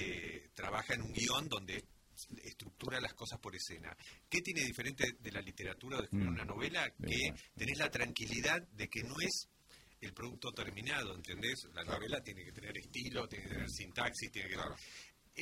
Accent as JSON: {"language": "Spanish", "town": "La Plata", "region": "Buenos Aires Province", "country": "Argentina", "tie": "born there", "said": "que yo nací en La Plata, así que estudié en La Plata arquitectura, así que la conozco"}